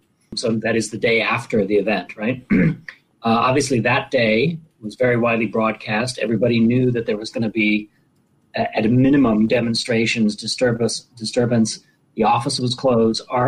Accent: California, United States; And my home state is California.

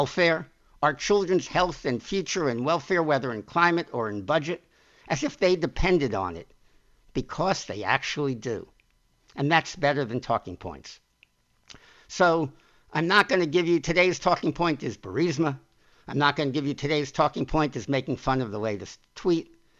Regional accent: Queens, New York, United States; I'm an American. We all are. And we'll talk about my background as we learn perspective, whenever someone says something, it's based on their experiences and their background over time. But basically, I come from a very lower middle class childhood in Queens, New York

